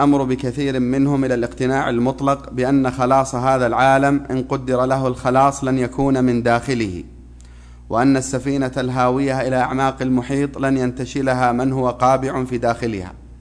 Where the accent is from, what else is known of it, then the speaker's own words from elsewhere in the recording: Dammam, Eastern Province, Saudi Arabia; now in Riyadh, Saudi Arabia; لا انا انتقلت الرياض عن قريب، ولكن كثير الترداد على الدمام.